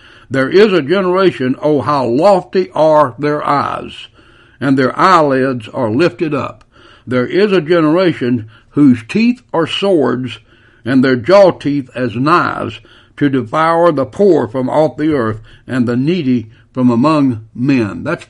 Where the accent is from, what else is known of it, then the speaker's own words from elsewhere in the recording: United States; I'm glad that I am an American